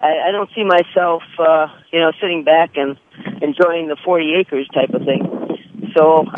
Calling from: Wisconsin, United States; No, Wisconsin.

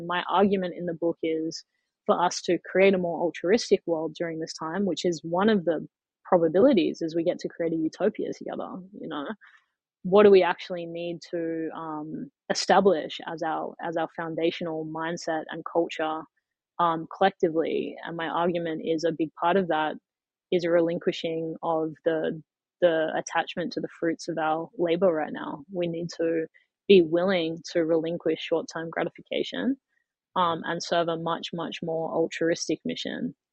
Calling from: San Francisco, California, United States; San Francisco.

